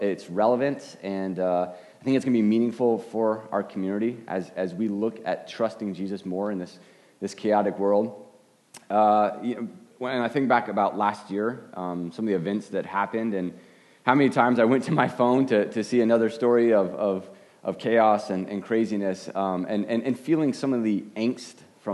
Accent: Arizona, United States; I grew up in Arizona. I'm an Arizona Cardinals fan.

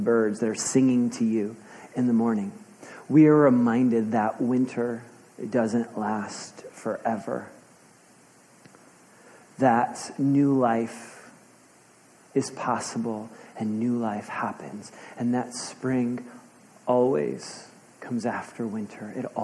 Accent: Chicago, Illinois, United States; now in Portland, United States; I'm from Chicago. They dye a river green. I don't think they do that here, right?

